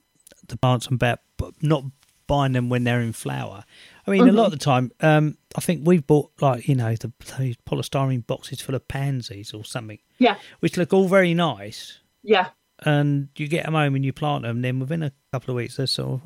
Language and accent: English; United Kingdom; We're British. Of course we like sale items.